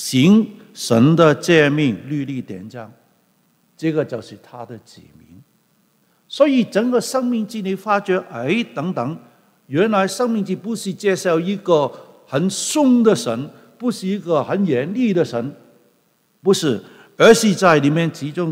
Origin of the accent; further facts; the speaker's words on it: Guangdong, China; 我们广东人是扑心扑命，有没有听过？